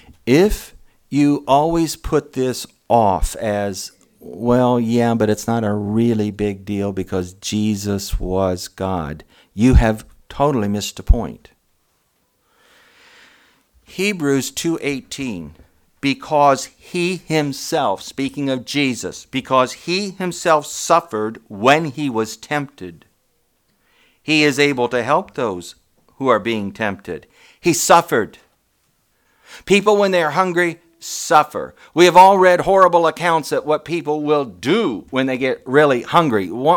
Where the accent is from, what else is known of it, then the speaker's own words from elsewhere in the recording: United States; Now, when I was a kid growing up in Mercer County, and I used to read this or hear it in Sunday school